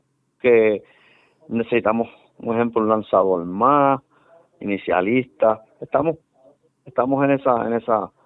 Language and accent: Spanish; Cabo Rojo, Puerto Rico; soy de Cabo Rojo